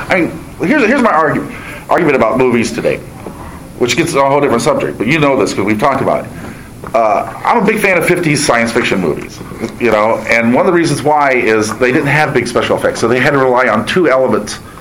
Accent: Indiana, United States; I grew up in Indiana, and distribution of Marvel Comics was terrible.

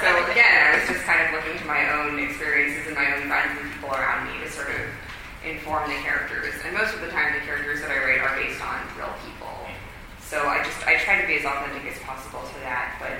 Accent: San Francisco, California, United States; And I grew up in San Francisco and was surrounded by Mexican culture and Mexican-American culture

